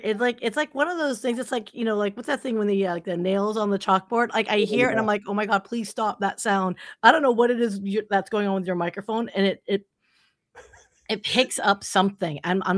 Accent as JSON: {"language": "English", "region": "California", "country": "United States", "said": "Well, you know, I am from California, so I don't know."}